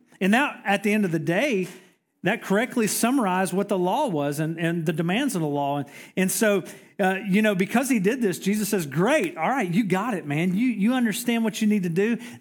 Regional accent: Georgia, United States; I remember growing up. I grew up in Middle Georgia, and I remember going to church.

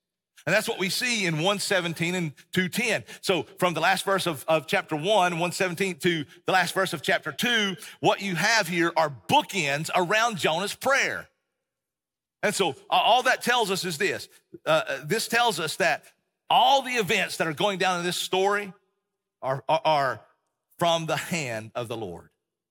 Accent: Tennessee, United States; also born or lived in Texas; we lived in Texas for when we went to seminary in Texas, and we grew up in East Tennessee, Appalachian Mountains.

